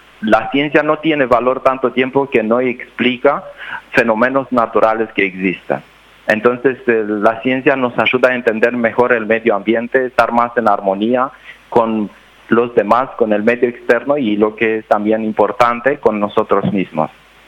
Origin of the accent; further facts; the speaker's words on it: Romania; born there; Spanish is a second language; moved away; yo soy nacido en Rumania. Llegué en este mundo hace 5 o 6 años.